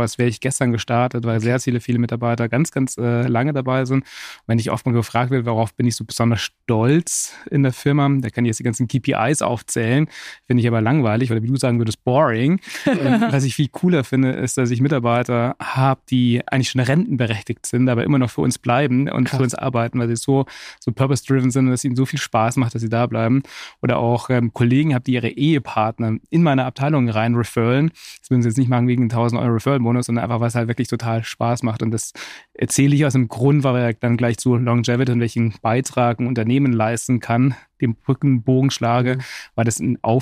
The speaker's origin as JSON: {"language": "German", "town": "Munich", "region": "Bavaria", "country": "Germany", "tie": "born or raised there", "said": "44 Jahre, hat 2 Kinder, geboren und aufgewachsen in München"}